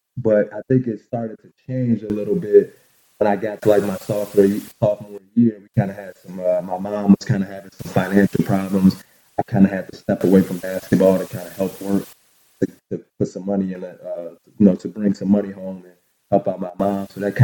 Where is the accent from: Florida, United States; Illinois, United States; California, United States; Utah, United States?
Illinois, United States; Chicago; I grew up in Chicago, Rogers Park.